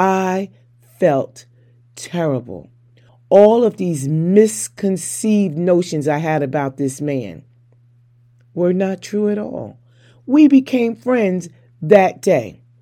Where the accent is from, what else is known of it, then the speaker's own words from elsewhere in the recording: the North, United States; I'm from the North. I don't know, but this is my first time ever living down south.